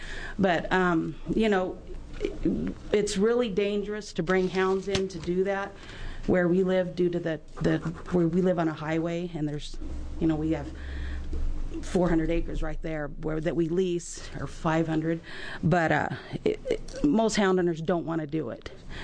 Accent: United States; I'm from Douglas County, rancher, you know, outdoorsman.

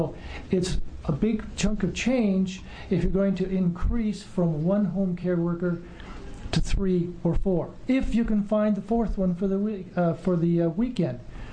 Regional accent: Corvallis, Oregon, United States; I'm from Corvallis.

